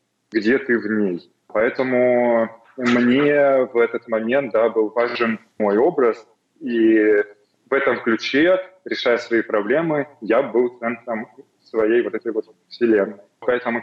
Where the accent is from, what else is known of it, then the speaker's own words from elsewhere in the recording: Russia; moved away; несмотря на то, что я уехал из России, я как бы Россия никуда не уехала из меня, и я нахожусь в цифровом пространстве, в русском